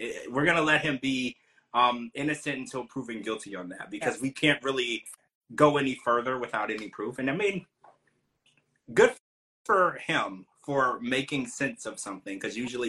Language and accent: English; Louisiana, United States; I think I'm from Louisiana, we would add like sugar to the spaghetti sauce to make it a little sweeter.